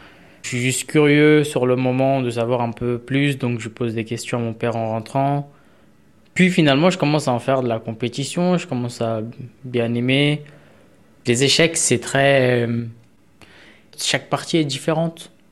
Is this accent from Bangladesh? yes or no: yes; Bangladesh; moi, je suis originaire du Bangladesh, donc c'est là-bas que tout a commencé.